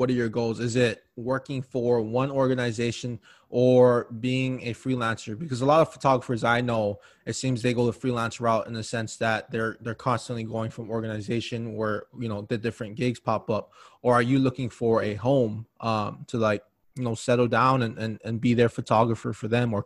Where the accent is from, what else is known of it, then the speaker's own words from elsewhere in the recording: Hawaii, United States; And I'm originally from Hawaii. So to be totally honest, I heard of lacrosse, but it was something you saw on TV where they would play in high school, but I never personally saw it like at my high school or anywhere on the island.